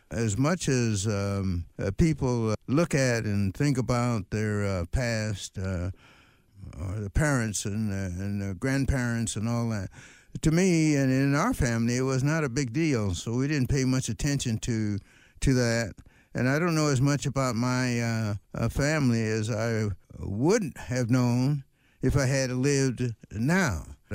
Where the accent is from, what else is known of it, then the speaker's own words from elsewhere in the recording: Los Angeles, California, United States; I was born in Los Angeles on 52nd Street, 52nd and Long Beach Avenue. At the time that I came along, 52nd Street was nearly all white. My father and mother moved there.